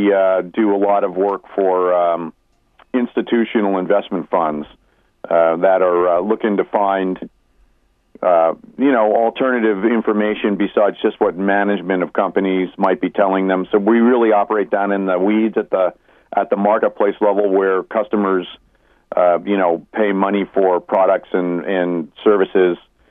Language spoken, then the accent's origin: English; Northeast, United States; also born or lived in New England / Mid-Atlantic; my background, I grew up in the Northeast, really very classic Irish family